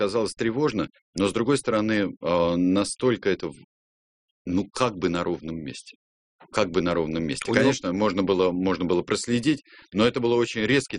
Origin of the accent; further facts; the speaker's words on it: Abkhazia, Georgia; я из Абхазии, я грузин из Абхазии.